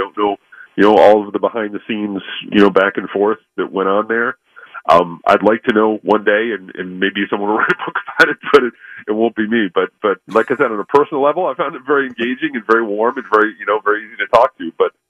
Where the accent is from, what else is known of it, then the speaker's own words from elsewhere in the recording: Connecticut, United States; I grew up in Connecticut, so I can say all this.